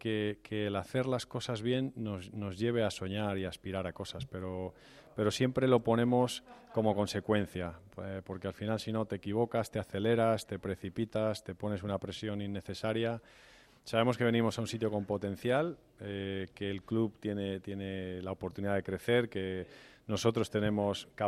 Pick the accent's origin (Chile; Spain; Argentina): Spain; Madrid, Community of Madrid; yo soy de Madrid